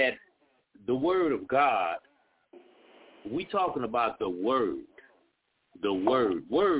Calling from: Naperville, Illinois, United States; also born or lived in Chicago, United States; I'm calling from Naperville, Illinois, formerly of Chicago.

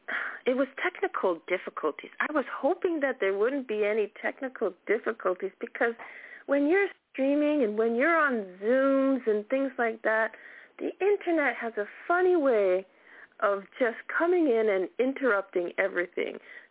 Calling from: Canada; because I'm calling from Canada, so, you know, anything's possible with the connections

